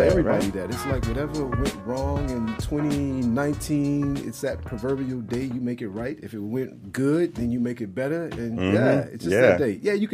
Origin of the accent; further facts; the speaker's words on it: Lake Charles, Louisiana, United States; Lake Charles, Louisiana.